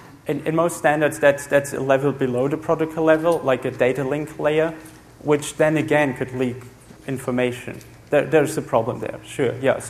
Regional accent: Germany; European passports, I'm from Germany.

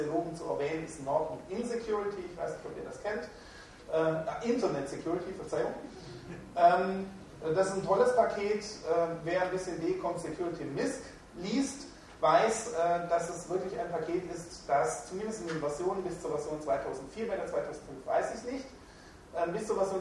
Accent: Swabia, Germany; ich bin Schwabe, Geburtsfehler, kann ich nicht mehr ändern

